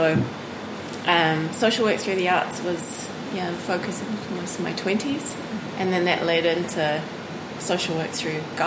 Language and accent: English; South Africa; So I grew up in South Africa and I studied in Cape Town.